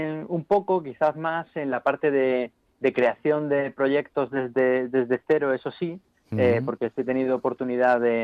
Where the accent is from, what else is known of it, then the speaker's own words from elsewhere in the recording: Granada, Andalusia, Spain; now in Madrid, Spain; yo vengo de Granada, es decir, yo soy de Granada, aunque ya llevo aquí 8 años en Madrid.